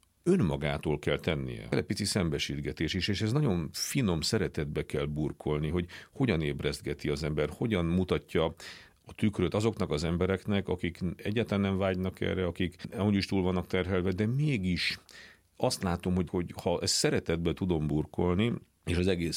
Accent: Transylvania, Romania; egy olyan családból származok, ugye Erdélyből, ahol vidéki értelmiségiek voltak az én felmenőim, tehát kis falvakban voltak tanítók

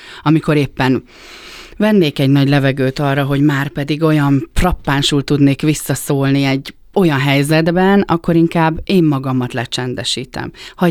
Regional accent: Endrőd, Békés, Hungary; én úgy is nőttem fel, hogy egy kicsit beljebb költöztünk ugyan a Tanyáról, a apukám úgy hívta mindig a civilizációba, tehát tényleg egy kicsit beljebb, de azért az endrődi falu részre, tehát én a falu közepén laktam

